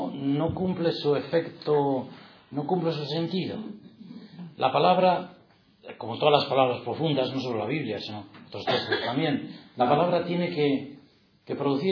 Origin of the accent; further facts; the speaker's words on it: Villava, Navarre, Spain; yo que soy de Villava